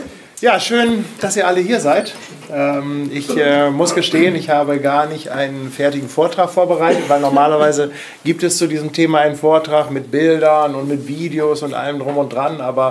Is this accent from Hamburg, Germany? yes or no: yes; Hamburg, Germany; Ich komme aus Hamburg